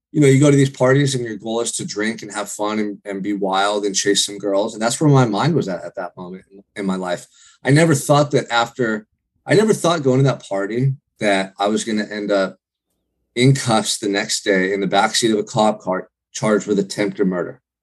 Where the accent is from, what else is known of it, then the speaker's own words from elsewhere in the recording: Santa Barbara, California, United States; growing up in Santa Barbara, there was opportunities in abundance. You know, there's a lot of wealth here, a lot of influential people.